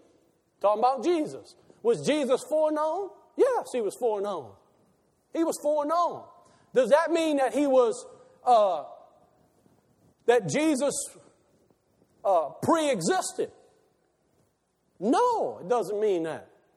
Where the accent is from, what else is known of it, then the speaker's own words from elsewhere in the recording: Buras, Louisiana, United States; No, I'm just from Buras, Venice. I'm from the bayou. I'm born to a fisherman. Do you understand that? I'm four-generation fisherman. My education is Boothville Venice High School.